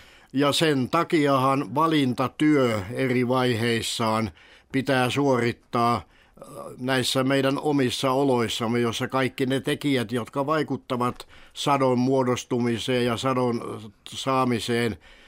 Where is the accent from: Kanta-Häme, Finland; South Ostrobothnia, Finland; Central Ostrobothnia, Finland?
Kanta-Häme, Finland; Hauho; also born or lived in Helsinki; äiti palasi Hauholle sukulaistaloon ja minun kanssani ja sai sitten järjestymään minulle kasvatuskodin sieltä Hauhon Lehtelän kylästä